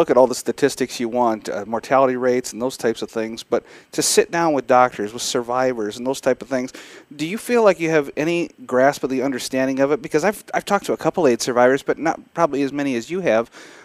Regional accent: Midwest, United States; I'm a Midwesterner. I grew up in the Midwest, and I was young in the 80s.

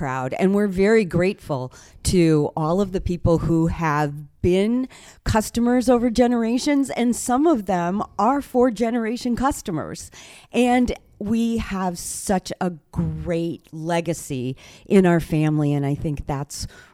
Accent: Sioux City, Iowa, United States; I grew up right here in Sioux City, Iowa.

